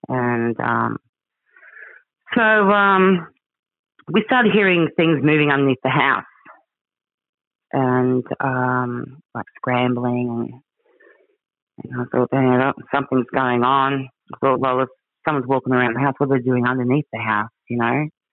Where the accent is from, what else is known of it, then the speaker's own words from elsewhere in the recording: Cow Bay, Queensland, Australia; And I grew up in the Daintree. And I grew up in Cow Bay.